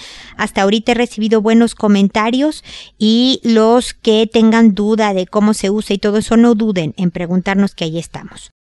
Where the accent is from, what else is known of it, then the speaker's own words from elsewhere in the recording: Mexico; now in Chile; Yo estoy en Chile y soy mexicana